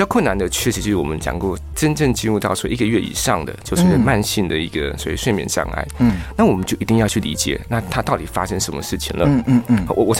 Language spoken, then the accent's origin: Chinese; Taiwan; 因为我们台湾人取的药物太简单了。